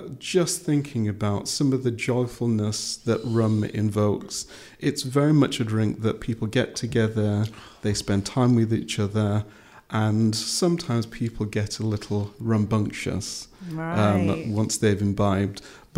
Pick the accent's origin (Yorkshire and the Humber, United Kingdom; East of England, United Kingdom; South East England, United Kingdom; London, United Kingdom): Yorkshire and the Humber, United Kingdom; a younger person who was born and brought up in Yorkshire, as I was.